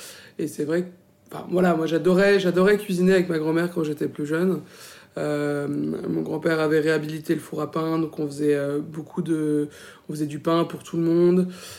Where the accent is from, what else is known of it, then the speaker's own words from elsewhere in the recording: Paris, Île-de-France, France; je suis une vraie Parisienne, une vraie de vraie, comme il y en a, ça existe. Je trouve ça chouette aussi d'être une citadine